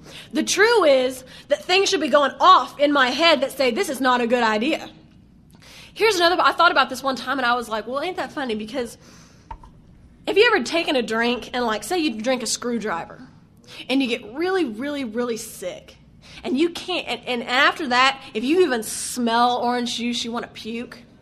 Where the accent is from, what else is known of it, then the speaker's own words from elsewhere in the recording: the South, United States; accent: Southern; Good God, my accent's coming out really bad, isn't it? I don't even think I sound this Southern when I'm in the South.